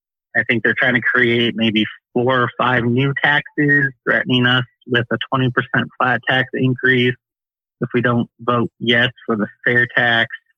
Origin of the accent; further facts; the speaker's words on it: Peoria, Illinois, United States; moved away; Originally, I am from Peoria, Illinois. My wife and I left that city, moved down into the Southern Illinois region many, many years ago.